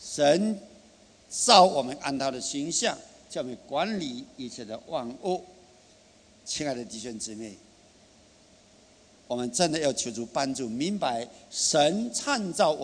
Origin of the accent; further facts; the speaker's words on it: China; 但是我们中国人都知道人死了灵魂还在